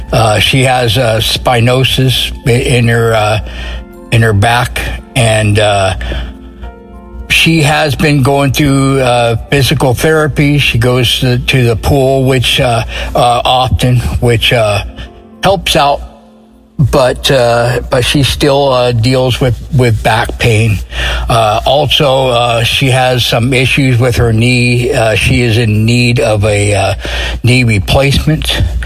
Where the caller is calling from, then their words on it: Salem, Oregon, United States; I am calling from Salem, Oregon.